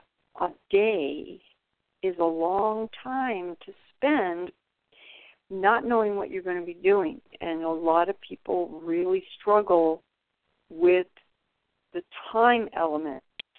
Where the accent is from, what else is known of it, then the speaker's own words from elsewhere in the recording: California, United States; moved away as an adult; We moved here from California. I am a native Californian. I spent my whole life in California